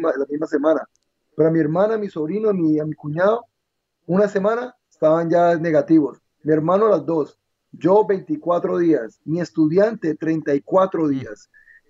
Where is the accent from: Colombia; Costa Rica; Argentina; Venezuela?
Colombia; also born or lived in New York, United States; yo tampoco nací en Colombia, yo nací en Nueva York, pero yo me crié en Colombia